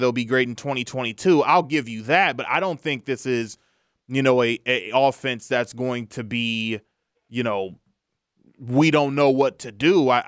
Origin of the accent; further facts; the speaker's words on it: California, United States; I understand I'm from California